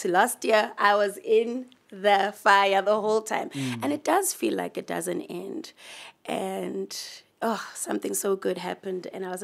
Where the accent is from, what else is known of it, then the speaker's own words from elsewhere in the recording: Johannesburg, Gauteng, South Africa; Born and bred in Joburg, mm-hmm. in the east side.